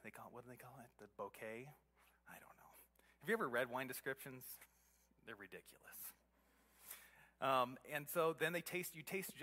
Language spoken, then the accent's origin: English; Sheridan, Wyoming, United States; I grew up in Sheridan, and my dad was a general manager of a car dealership there.